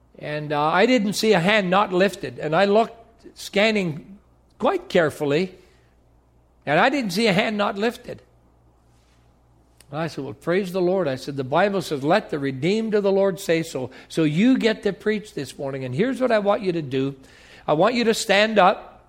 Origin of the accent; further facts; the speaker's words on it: Michigan, United States; It's probably my brogue. I'm from the UP of Michigan. And it's probably my accent.